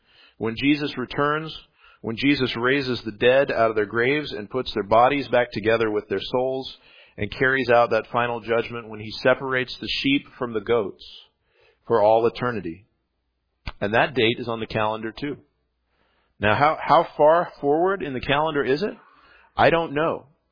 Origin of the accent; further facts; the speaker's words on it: Texas, United States; also born or lived in Tennessee; I went to college in Tennessee, and my hometown was in Texas